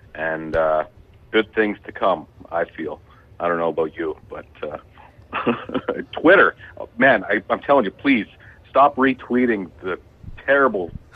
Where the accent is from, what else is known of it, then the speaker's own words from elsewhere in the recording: Ontario, Canada; And I'm from Ontario originally.